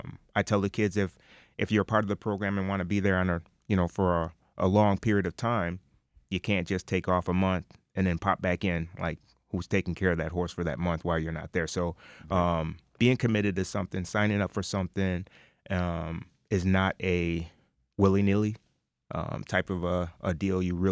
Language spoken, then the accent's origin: English; Batavia, United States; growing up in Batavia. So there wasn't a lot of blacks in Batavia